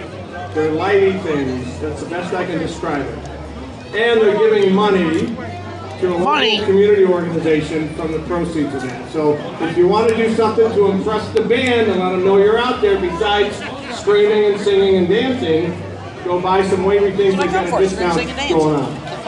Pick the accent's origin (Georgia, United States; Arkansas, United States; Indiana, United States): Indiana, United States; South Bend; I have friends, I grew up in South Bend, Indiana, and I have friends who participated